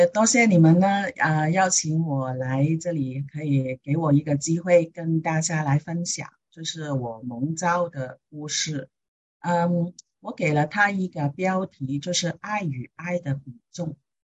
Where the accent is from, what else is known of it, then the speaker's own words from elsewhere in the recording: Hong Kong; also born or lived in China; 我呢，其实呢是出生在中国的，然后呢，3岁左右的时候就移民到香港，我在香港成长的。